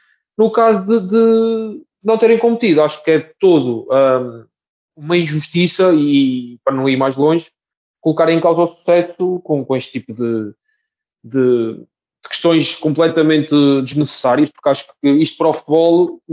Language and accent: Portuguese; Portugal; eu como português em Portugal